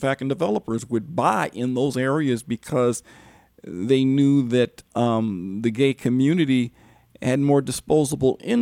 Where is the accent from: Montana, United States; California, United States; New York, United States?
California, United States; I'm from California, sir, and you're certainly right.